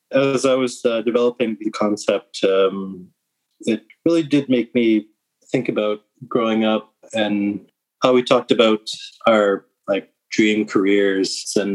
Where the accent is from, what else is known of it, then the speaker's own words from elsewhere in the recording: Rankin Inlet, Nunavut, Canada; growing up in Rankin Inlet, it was very cold in the winter time, so you had to dress up very warm to go out.